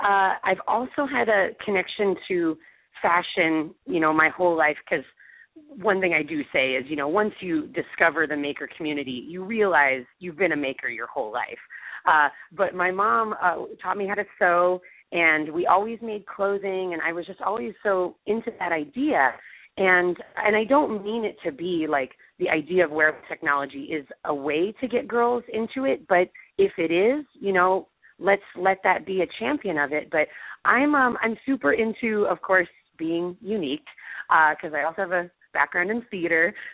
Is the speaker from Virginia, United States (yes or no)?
no; California, United States; I had no idea was even happening, and I'm from the Bay Area.